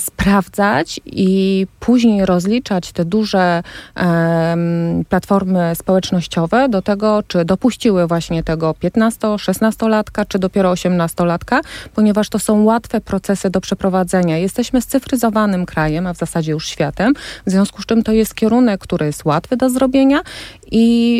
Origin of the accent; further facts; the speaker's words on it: Wrocław, Lower Silesian Voivodeship, Poland; Ja jestem z Wrocławia